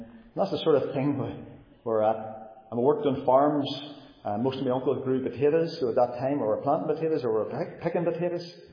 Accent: Cookstown, Northern Ireland, United Kingdom; I grew up in Cookstown. My parents were both saved folks.

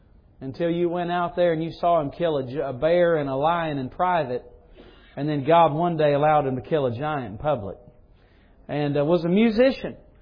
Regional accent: the South, United States; Now you have to remember, I was born and raised in the South. We're always friendly. We nod our head. We raise our eyebrows.

